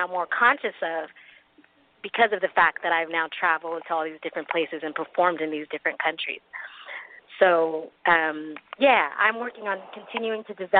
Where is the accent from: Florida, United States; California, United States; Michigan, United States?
California, United States; also born or lived in New York; now in Paris, France; So obviously I'm from California. I lived on New York, which is a complete opposite coast. I just spent a month in Jamaica, basically on the beach. Paris has the Seine River that's, you know, four blocks away from where I live.